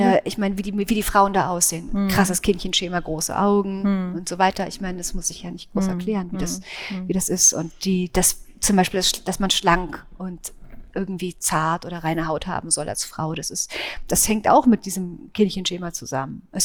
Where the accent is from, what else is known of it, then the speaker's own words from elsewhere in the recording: East Germany, Germany; ich komme aus der DDR, ich bin beim FKK-Schrein aufgewachsen